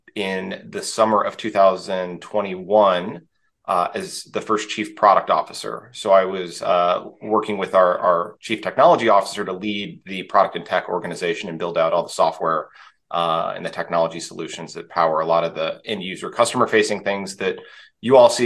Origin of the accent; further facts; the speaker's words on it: Texas, United States; I grew up in Texas in the US and, was setting up at shows, when I was 12, 13 years old.